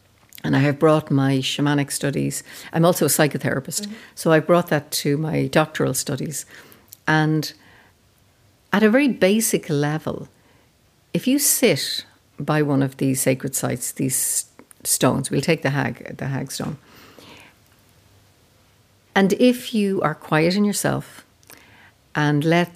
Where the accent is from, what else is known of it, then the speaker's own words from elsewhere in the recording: Ireland; So I am an Irish Celtic shaman.